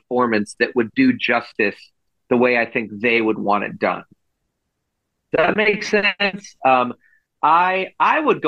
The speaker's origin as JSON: {"language": "English", "country": "United States", "said": "Mitch is from the States. I'm from the States. We're from, you know, different places in the States. I'm in Oregon."}